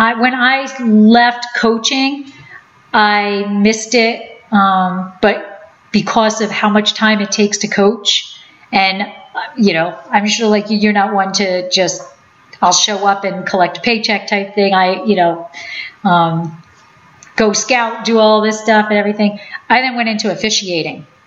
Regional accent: New Jersey, United States; So we are originally from New Jersey.

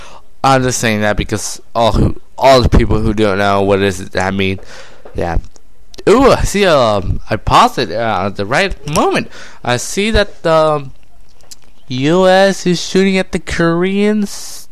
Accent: United Kingdom; it's great and all, even though I'm British, but it's great.

